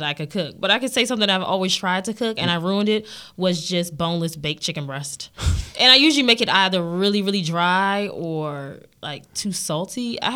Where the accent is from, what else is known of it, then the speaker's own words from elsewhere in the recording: Maryland, United States; also born or lived in Washington, D.C.; now in Germantown, United States; Well, I was born in Washington, D.C., mm-hmm. raised in Maryland, and I currently live in Germantown.